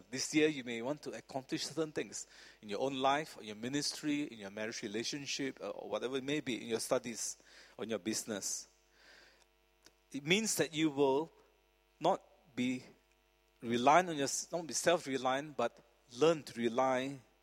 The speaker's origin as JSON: {"language": "English", "country": "Malaysia", "moved": "as an adult", "lives_now": "Singapore", "said": "And I came as a student from Malaysia, wondering what in the world am I doing in Singapore?"}